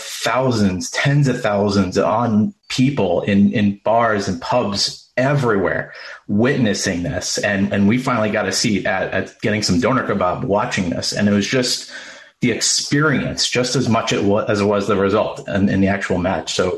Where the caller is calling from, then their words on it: Hartford, Connecticut, United States; I'm coming from New England's rising star of Hartford, Connecticut